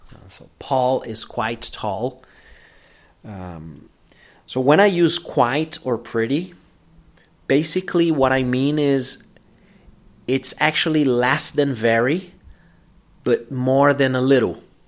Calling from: Porto Alegre, Rio Grande do Sul, Brazil; English is a second language

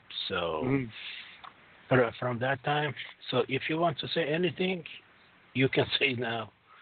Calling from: Toronto, Ontario, Canada; I'm calling from Toronto, Canada.

